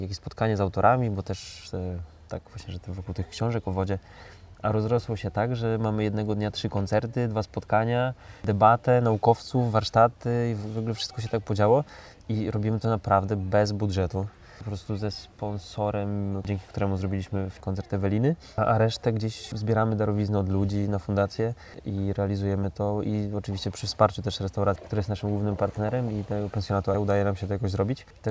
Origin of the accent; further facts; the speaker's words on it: Kosewo, Warmian-Masurian Voivodeship, Poland; w mojej rodzinnej miejscowości w Kosewie, bo tam jest jezioro Probarskie, Juksty i Kuc